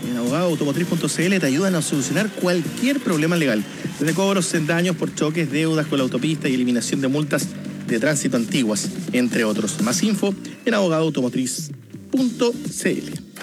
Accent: Punta Arenas, Magallanes, Chile; Ah, somos de la misma ciudad.

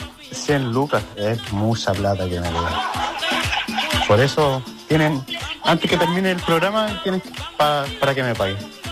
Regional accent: Valparaíso, Chile; yo soy de acá de Valparaíso.

